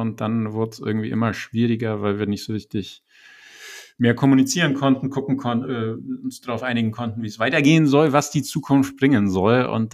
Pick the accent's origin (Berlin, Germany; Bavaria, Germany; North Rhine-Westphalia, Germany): Bavaria, Germany; ich komme aus dem Allgäu. Die Menschen werden sich schon fragen, wo kommt das rollende R her? Die Frage kriege ich ungefähr zweimal die Woche gestellt. Jetzt wisst ihr es. Dort bin ich für das sehr konservative Allgäu eher Hippie-Eltern aufgewachsen.